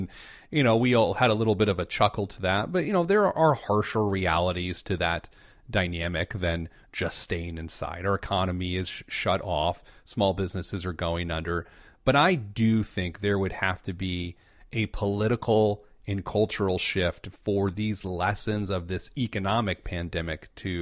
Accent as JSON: {"language": "English", "region": "Midwest", "country": "United States", "said": "I'm still a Midwesterner"}